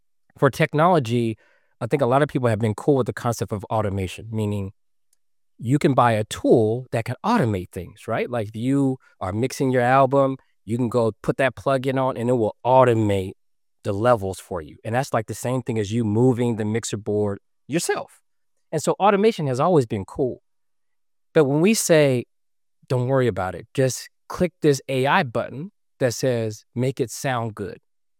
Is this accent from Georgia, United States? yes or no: yes; Atlanta, Georgia, United States; I remember when I used to live in Atlanta, and I'm from Atlanta, where I'm from, and grew up